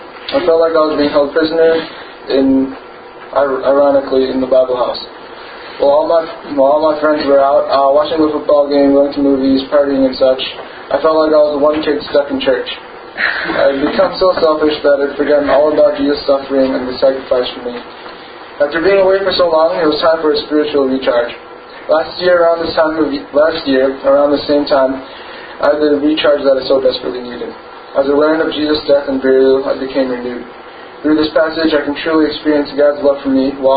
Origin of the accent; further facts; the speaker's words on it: Illinois, United States; born there; I was born in Cook County on June 18, 1995. … both came to this country as missionaries to serve God's mission.